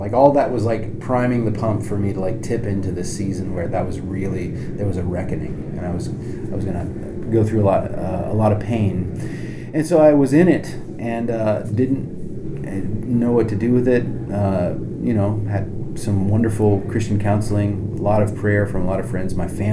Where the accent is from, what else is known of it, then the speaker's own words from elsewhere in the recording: the South, United States; Like, is it just the denomination that I grew up in the South that didn't talk about new creation and about what we were saved for, you know?